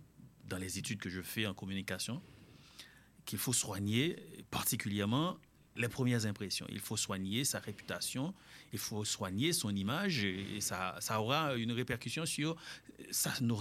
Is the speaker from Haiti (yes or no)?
yes; Haiti; Tu sais, moi-même, je suis haïtien.